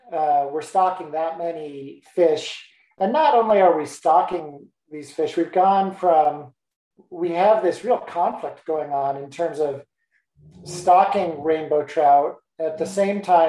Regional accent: Colorado, United States; Second of all, I grew up fishing in Colorado, fly fishing for what were usually rainbow trout.

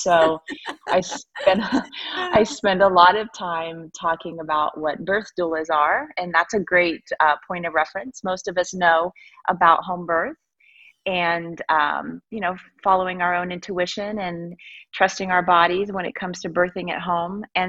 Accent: Ohio, United States; I grew up in Northern Ohio and farm country, and I just had a real sense of commune with nature

